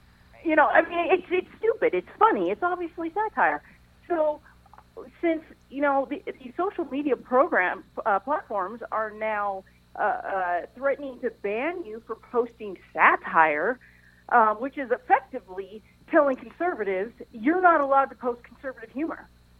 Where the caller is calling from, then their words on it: Phoenix, Arizona, United States